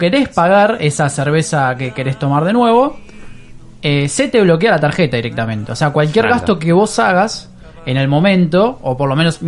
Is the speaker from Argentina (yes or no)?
yes; Argentina; capaz a nosotros como argentinos